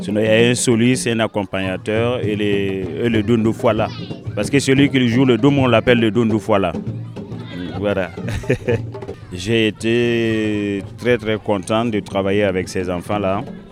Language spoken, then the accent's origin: French; Beauvoir-sur-Niort, Nouvelle-Aquitaine, France; Je viens de Beauvoir-sur-Niort.